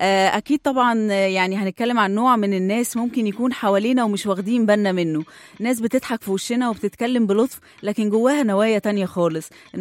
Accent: Egypt; كلنا فخورين بأن احنا مصريين، والحمد لله وربنا يحفظ بلدنا

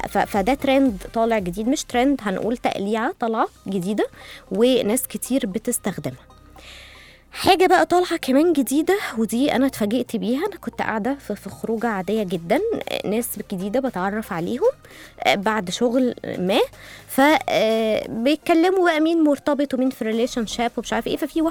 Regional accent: Egypt; من التقاليع بقى اللي ظهرت عندنا في مصر وبستغربها حقيقي جدا

